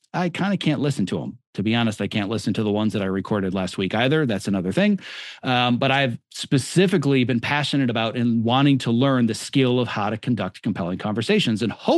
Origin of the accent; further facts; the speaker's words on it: Wisconsin, United States; I ran the soda fountain counter in the local hardware store in my hometown in Podunk, Wisconsin.